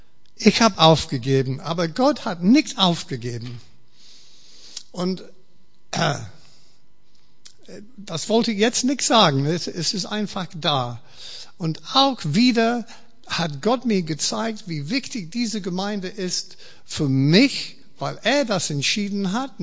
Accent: England, United Kingdom; German is a second language; aber ich bin Engländer

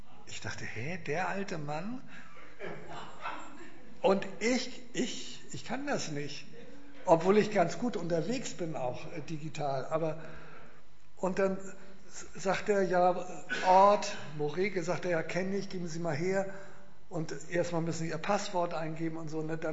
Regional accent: Hamburg, Germany; born there; Ich bin ja in Hamburg geboren

